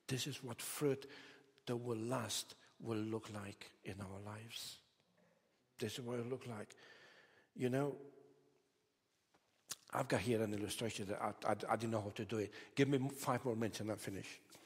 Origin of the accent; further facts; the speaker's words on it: Romania; I grew up in Romania.